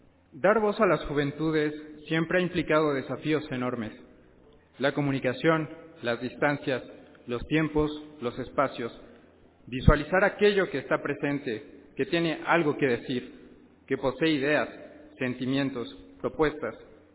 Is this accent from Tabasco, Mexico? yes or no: no; Tlaxcala, Mexico; soy de Tlaxcala, y hoy comparto el color de las voces